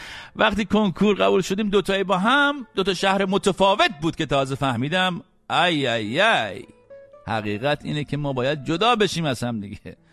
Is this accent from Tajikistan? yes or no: no; Iran; moved away; وقتی از ایران اومدم بیرون در اولین فرصت رفتم